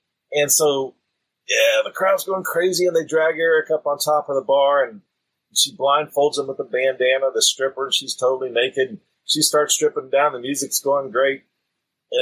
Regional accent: Texas, United States; We were raised around guns in Texas a lot

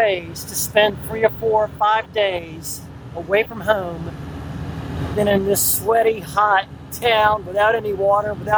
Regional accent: New Orleans, Louisiana, United States; Dude, I'm from New Orleans, Louisiana

